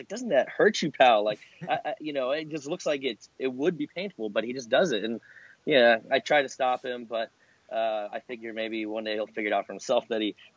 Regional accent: Long Beach, California, United States; now in Westlake, United States; I grew up in Long Beach, California. My wife grew up an hour and a half north of me here in Westlake.

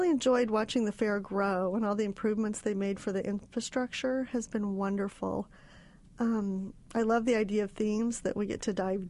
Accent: Indiana, United States; And this woman came running over to me and said, "Thank you for entering. Where are you from?" And I said, "Indiana."

